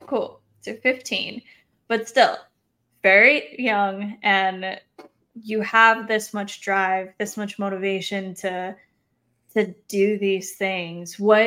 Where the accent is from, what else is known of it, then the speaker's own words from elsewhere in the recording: Arizona, United States; moved away; I'm from Arizona originally, but I didn't start riding until after I left.